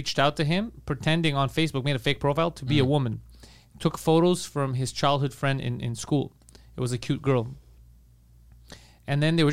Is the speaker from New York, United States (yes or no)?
no; Hawaii, United States; Look, I'm from Hawaii.